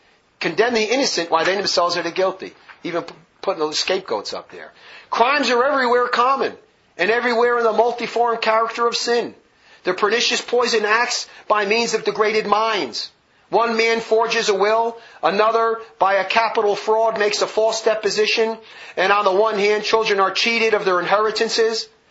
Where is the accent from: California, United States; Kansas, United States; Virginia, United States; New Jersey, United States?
New Jersey, United States; Newark; It was the same thing with those nuns I grew up in Newark, New Jersey.